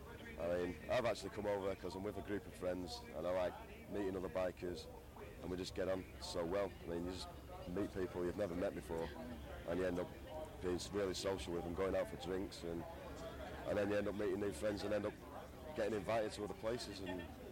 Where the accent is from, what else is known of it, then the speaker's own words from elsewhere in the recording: Flixton, North West England, United Kingdom; I'm from Manchester, just outside, just outside Manchester, Flixton.